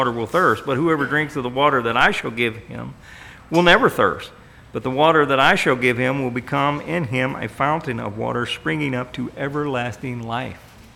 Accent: the South, United States; Now, growing up in the South, they have a tree called a persimmon tree.

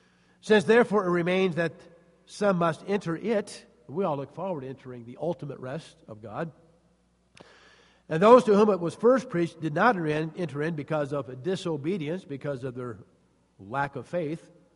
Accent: St. Louis, Missouri, United States; But I remember growing up in St. Louis, back when we played corkball. That was a big sport in St. Louis.

